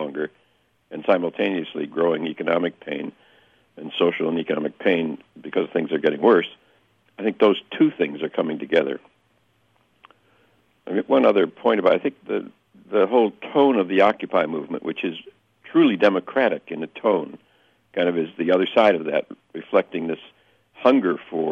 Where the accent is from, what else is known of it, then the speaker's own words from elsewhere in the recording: Wisconsin, United States; I'm from Wisconsin and went to the university